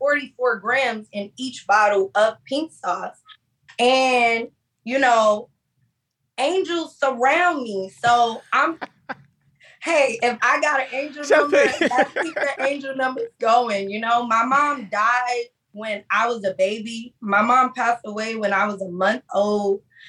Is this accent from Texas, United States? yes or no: no; Miami, Florida, United States; Like, I'm from Miami. Like, they gave me love.